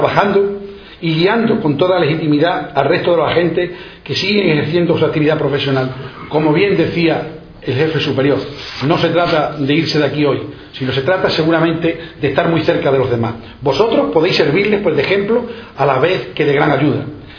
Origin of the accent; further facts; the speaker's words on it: Extremadura, Spain; Como extremeño de a pie, más que como delegado del Gobierno, os puedo decir, sin miedo a equivocarme, que habéis hecho un gran trabajo en favor de Extremadura.